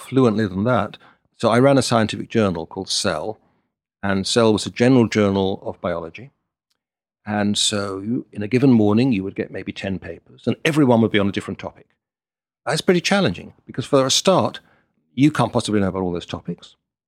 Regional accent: London, United Kingdom; I grew up in London.

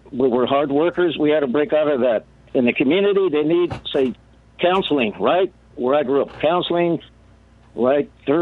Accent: California, United States; I grew up in the San Gabriel Valley.

